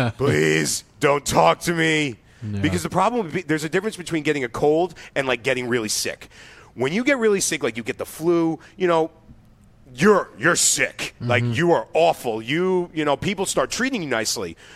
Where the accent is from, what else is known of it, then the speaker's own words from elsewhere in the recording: New York, United States; that's where I'm just like, yeah, thanks New York. Thank you. that's my love-hate relationship with my hometown.